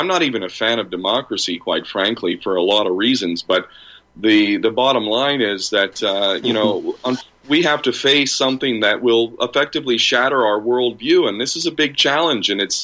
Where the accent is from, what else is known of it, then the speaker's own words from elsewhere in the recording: United States; born there; which I know very intimately as an American-born son.